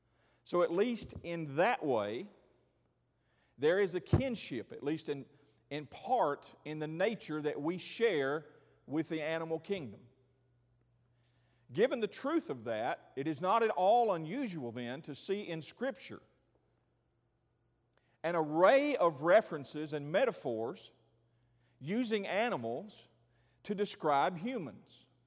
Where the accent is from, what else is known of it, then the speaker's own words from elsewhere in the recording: Birmingham, Alabama, United States; born there; I am thrilled to be back in my birth state. October the 14th, 1955, I was born in Caraway Methodist Hospital in Birmingham, Alabama.